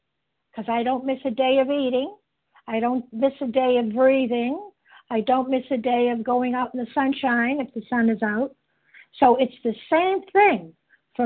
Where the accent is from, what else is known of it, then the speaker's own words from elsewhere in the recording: Massachusetts, United States; I'm from Massachusetts